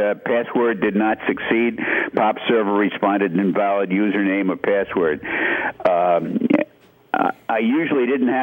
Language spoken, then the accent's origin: English; Rochester, New York, United States; I'm from Rochester. We come to California every winter.